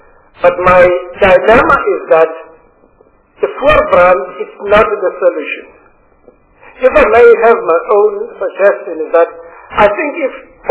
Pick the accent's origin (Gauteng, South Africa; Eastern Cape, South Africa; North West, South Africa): Gauteng, South Africa; I am from Gauteng.